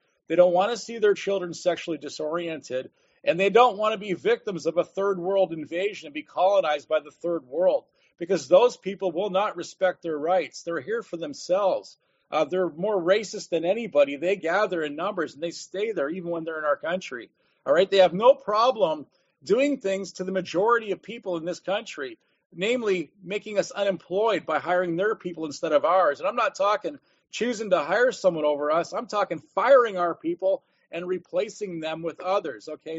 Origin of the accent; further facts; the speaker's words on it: Canada; I'll get the back seat because I'm Canadian and I know what happened to our people.